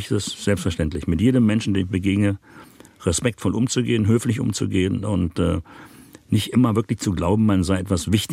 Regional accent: Berlin, Germany; ich komme ja gebürtig aus Berlin und habe 1965 als 13-jähriger Junge

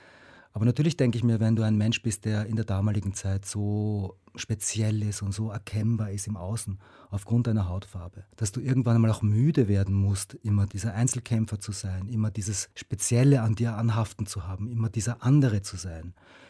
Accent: Vienna, Austria; ich komme ja aus Wien, aus Österreich.

